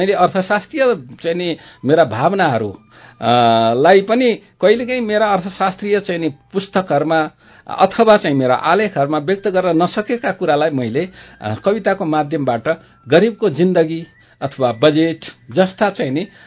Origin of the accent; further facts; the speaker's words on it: Chandranigahapur, Madhesh Province, Nepal; also born or lived in Kavrepalanchok; हामी त्यहाँबाट मेरो पिताजी बसाइँ सर्ने क्रममा हामी रौतहट गएर मेरो बाल्यकाल चाहिँ रौतहटको चन्द्र निगाहपुर भन्ने ठाउँमा बित्यो।